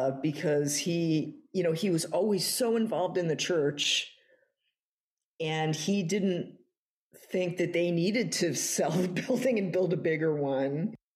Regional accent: Connecticut, United States; And me and my siblings decided that we were going to gather in Connecticut in our hometown.

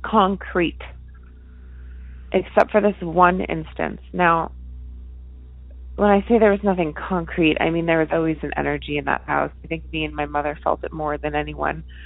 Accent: Connecticut, United States; I grew up in Connecticut. I'm going to stay anonymous. But I grew up in Connecticut, and I lived in 3 different houses in Connecticut.

